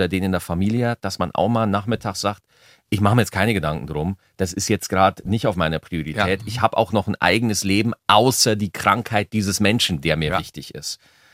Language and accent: German; Switzerland; ich komme aus der Schweiz.